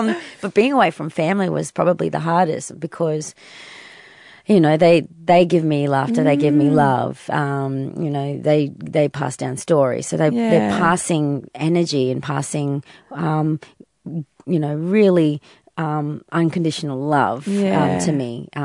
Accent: Darwin, Northern Territory, Australia; growing up in Darwin, what that was like, having both different cultures, living in this country.

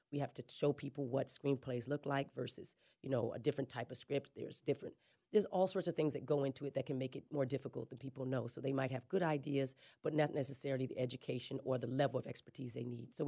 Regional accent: Flagstaff, Arizona, United States; also born or lived in Winslow, Arizona; I was born in Winslow, Arizona. I was raised in Flagstaff. Both my parents were orphans. I lived the first 11 years of my life in a hotel called Starlight off of Route 66.

